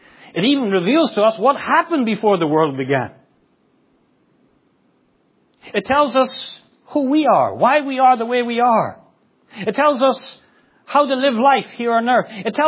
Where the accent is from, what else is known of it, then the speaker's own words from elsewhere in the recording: Northern Ireland, United Kingdom; I grew up in Northern Ireland with they had 30 years of terrorism.